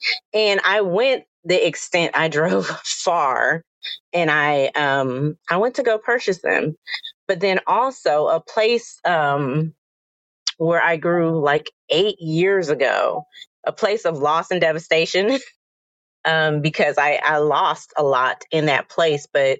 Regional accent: Houston, Texas, United States; from Houston, Texas.

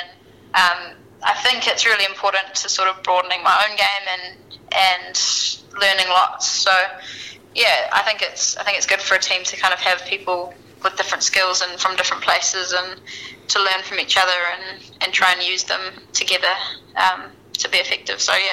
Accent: North West England, United Kingdom; accent: Scouse; My Scouse accent is non-existent. I forget what it's even like when I leave, so...

